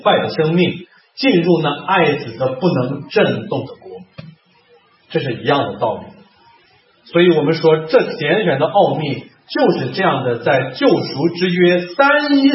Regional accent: Shanxi, China; 我看一张照片非常感动，就在山西我老家

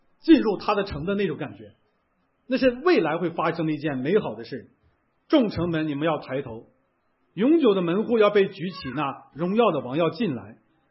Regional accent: Northeast China, China; accent: Northeastern Mandarin; 如果用咱们东北话说

